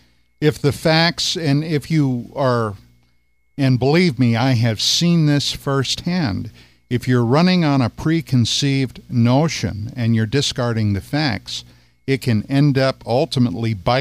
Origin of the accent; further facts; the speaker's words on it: Pennsylvania, United States; You know, in forbidden archaeology, there was one out-of-place thing that was discovered in my home state of Pennsylvania, I believe near Philadelphia.